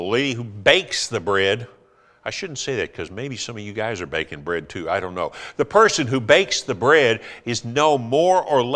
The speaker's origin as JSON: {"language": "English", "country": "United States", "said": "I'm a Christian first and I'm American second"}